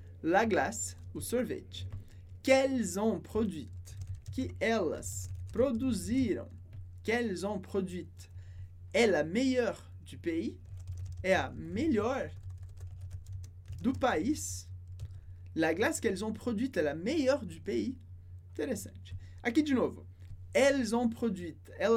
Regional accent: Brazil; born there; no meu caso, je suis né au Brésil. Je suis né au Brésil. Eu nasci no Brasil.

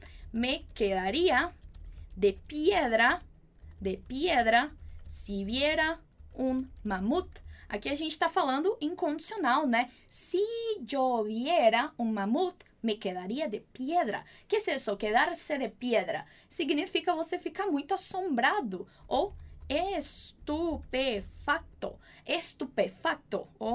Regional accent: Uberaba, Minas Gerais, Brazil; na minha terra, lá em Uberaba, eles é um dos maiores sítios paleontológicos do Brasil.

